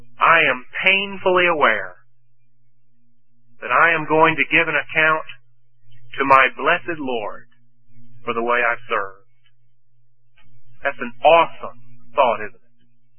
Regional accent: Washington, Georgia, United States; Back in my hometown of Washington, Georgia, which is outside of Augusta

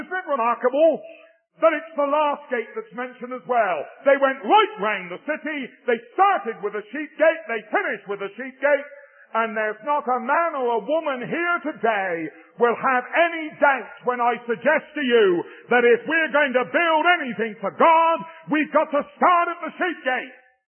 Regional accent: England, United Kingdom; I wonder if you'll permit me to tell it as an Englishman.

